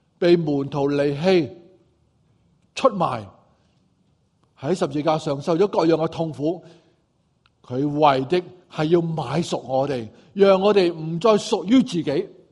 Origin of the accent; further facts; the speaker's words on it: Guangdong, China; accent: Cantonese; 用我们广东话来讲，就是不可以一脚踏两船。